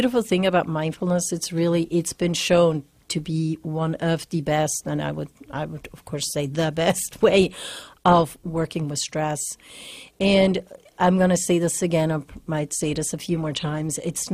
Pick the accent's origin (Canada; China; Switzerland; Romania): Switzerland; English is a second language; now in United States; You know, again, I grew up in Switzerland, and my dad is a teacher, and I grew up with teachers around me